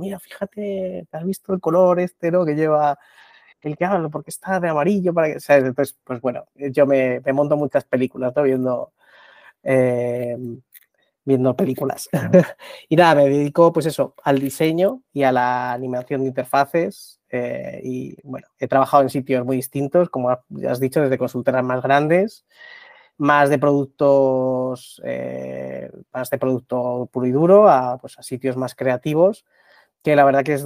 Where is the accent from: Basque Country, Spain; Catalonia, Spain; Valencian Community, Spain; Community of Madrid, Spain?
Community of Madrid, Spain; Madrid; Soy de Madrid de toda la vida